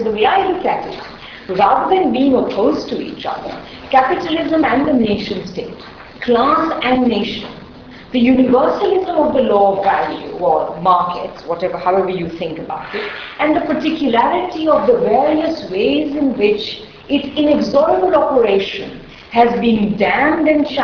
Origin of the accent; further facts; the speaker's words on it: India; Certainly growing up in India